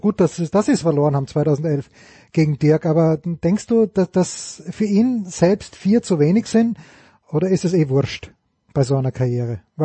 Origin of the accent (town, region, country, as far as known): Austria